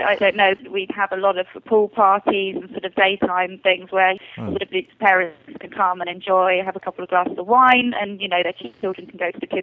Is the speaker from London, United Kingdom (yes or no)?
yes; London, United Kingdom; now in Phuket, Thailand; But I've been here for 6 months, and obviously I'm from London.